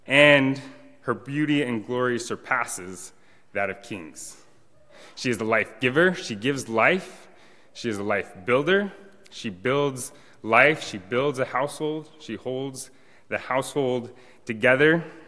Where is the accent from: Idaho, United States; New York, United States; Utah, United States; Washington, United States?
Idaho, United States; Troy; I'm actually from Troy, which is even colder than Moscow.